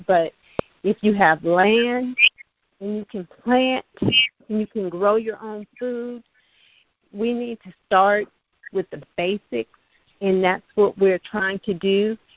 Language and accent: English; Columbus, Ohio, United States; first of all, we come from Columbus, Ohio.